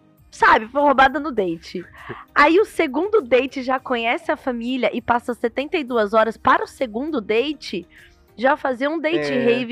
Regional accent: Rio de Janeiro, Brazil; Eu, nascida e criada no Rio, nunca tinha sido assaltada.

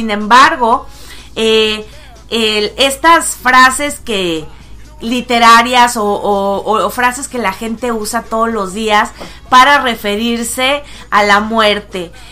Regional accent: Mexico; de todo aquello que fuimos y finalmente pues de todo aquello que seguimos siendo los mexicanos.

